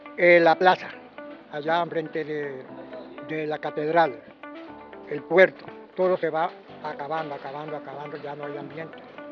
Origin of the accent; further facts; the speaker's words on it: Montería, Córdoba, Colombia; also born or lived in Lorica; porque soy cordobés, soy monteriano de Córdoba.